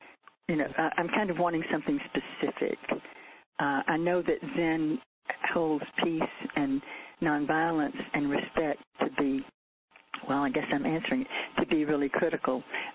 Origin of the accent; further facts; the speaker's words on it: Good Springs, Alabama, United States; I'm from Good Springs, Alabama.